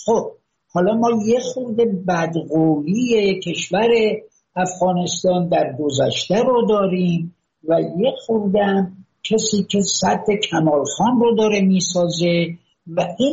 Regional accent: Iran; بنده به عنوان یه ایرانی خیلی میل دارم که این مسائل با دیپلماسی حل و فصل بشه

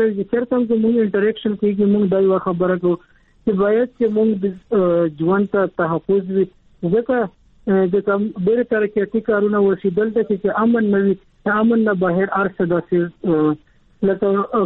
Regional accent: Pakistan; بلکې موږ هم د پاکستان څخه یو

